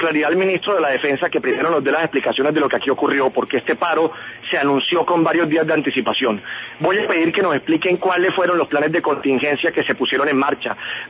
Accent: Córdoba, Colombia; entre Montería, la capital de Córdoba, y Cereté, un municipio a 10 minutos de donde yo vengo

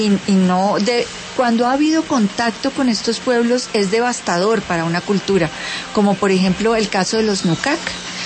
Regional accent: Colombia

